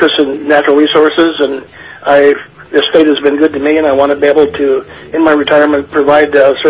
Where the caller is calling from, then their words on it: Bethel, Alaska, United States; I'm calling from Bethel.